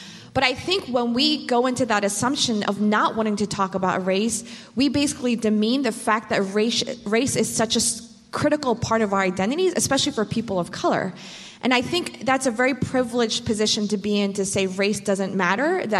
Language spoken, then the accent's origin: English; Baltimore, Maryland, United States; I am from Baltimore City, and I've lived here for a little over a decade, actually.